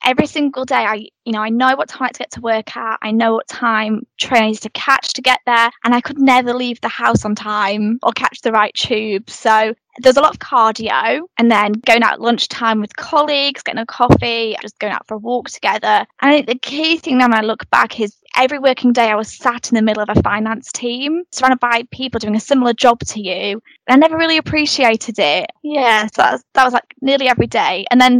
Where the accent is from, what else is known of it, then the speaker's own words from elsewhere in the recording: Yorkshire and the Humber, United Kingdom; now in London, United Kingdom; So I relocated from Yorkshire to London to do my SIPPA apprenticeship. You know, it was quite hard to get time to come home